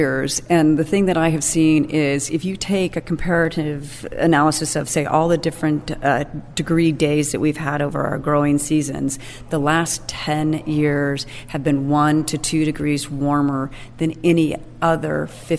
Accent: California, United States; because I was from the Napa Valley and I was going to show these guys how to make Cab.

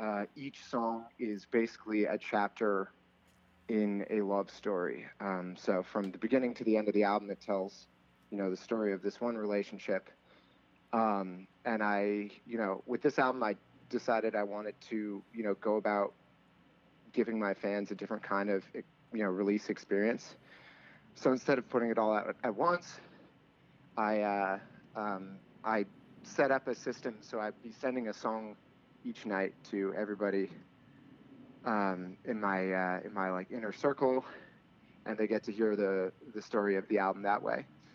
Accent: Waltham, Massachusetts, United States; So I grew up in Waltham, which is, a town just outside of Boston.

